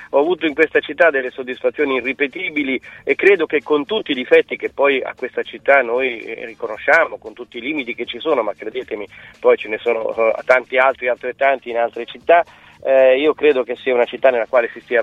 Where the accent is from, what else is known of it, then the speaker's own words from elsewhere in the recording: Ancona, Marche, Italy; Io sono di Ancona e anconetano mi sento e sono cresciuto in questa città sotto tutti gli aspetti, e ho scelto di restare anche professionalmente in questa città